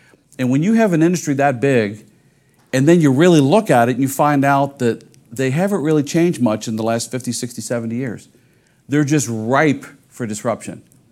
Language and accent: English; Cincinnati, Ohio, United States; now in Atlanta, United States; And so I was from Cincinnati, Ohio. And so I would bring people to Atlanta